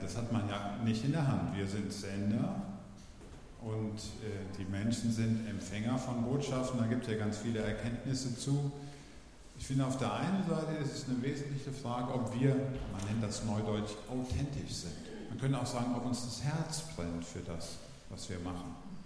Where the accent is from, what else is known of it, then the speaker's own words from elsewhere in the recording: Hesse, Germany; Ich bin geboren in Oberhessen in der Nähe von Gießen. Das hört man ja auch ein bisschen, wenn man genau hinlauscht.